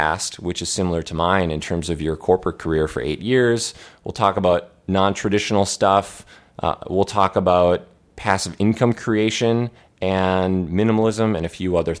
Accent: Minnesota, United States; I'm from the Midwest of the U.S., Minnesota specifically

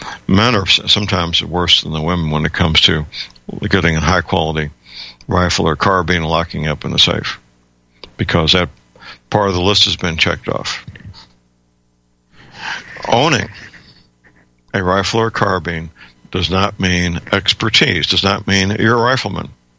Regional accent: United States; And growing up in the United States in the early 1950s, that was just part of the mass culture of little boys and little girls

